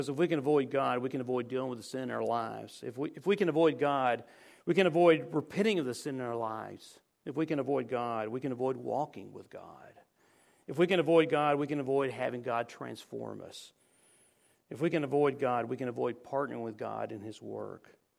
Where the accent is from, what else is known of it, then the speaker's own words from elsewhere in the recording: Winsboro, United States; I'm reminded of growing up in Winsboro one summer night.